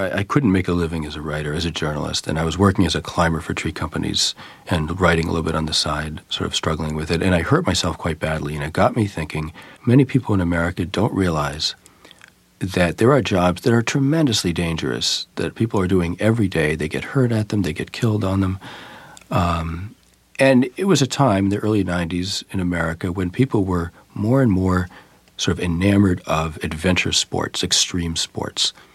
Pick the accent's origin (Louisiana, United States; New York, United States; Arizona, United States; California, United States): New York, United States; My reaction wasn't so much as a New Yorker.